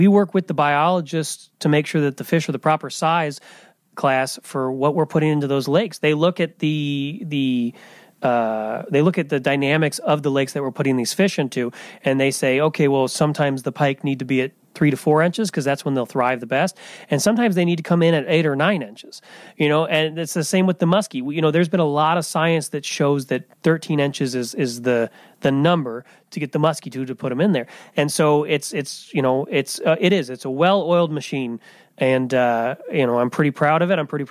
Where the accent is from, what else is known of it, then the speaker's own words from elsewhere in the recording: Indiana, United States; So I came from Indiana originally